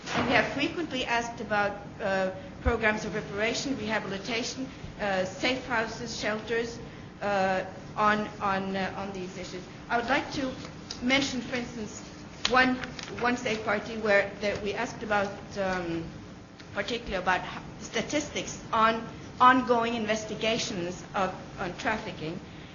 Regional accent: Norway; English is a second language; because I'm from Norway, and we have had some cases in Norway

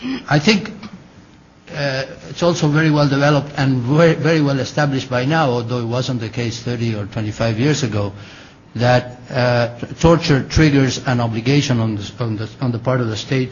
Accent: Mar del Plata, Buenos Aires Province, Argentina; happened to a young girl in my hometown of Mar del Plata, Argentina

